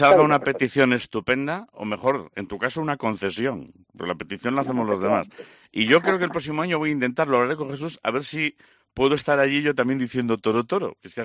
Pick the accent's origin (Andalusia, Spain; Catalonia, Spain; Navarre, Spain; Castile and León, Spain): Castile and León, Spain; Salamanca; Yo que me crié en Salamanca